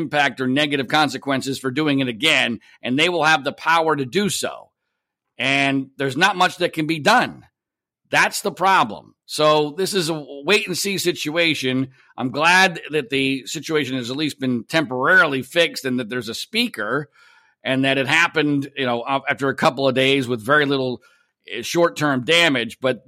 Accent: United States; It was an embarrassment to the country. It was horrifying to watch. I was embarrassed as an American.

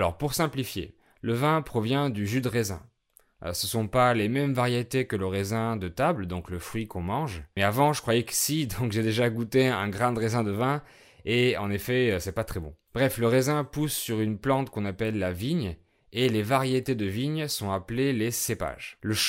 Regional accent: France; je suis français, polyglotte et professeur de français

